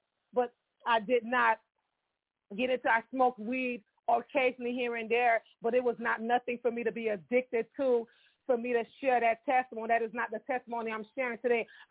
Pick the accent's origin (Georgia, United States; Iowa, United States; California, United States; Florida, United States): Florida, United States; Miami; I'm Haitian American. I'm originally from Miami, Florida, the Sunshine State.